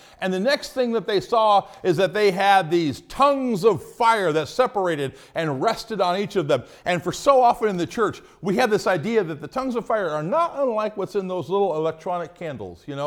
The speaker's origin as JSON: {"language": "English", "region": "Iowa", "country": "United States", "said": "I came from Iowa, and when you heard a tornado coming, you heard it."}